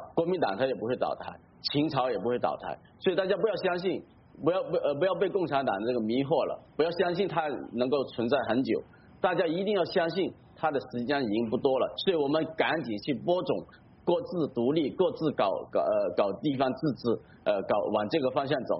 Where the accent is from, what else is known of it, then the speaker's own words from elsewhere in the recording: Hong Kong; 所以我们香港人更加要警惕。